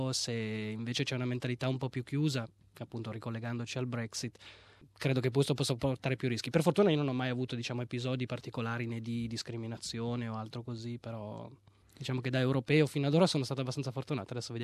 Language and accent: Italian; Milan, Lombardy, Italy; A Milano.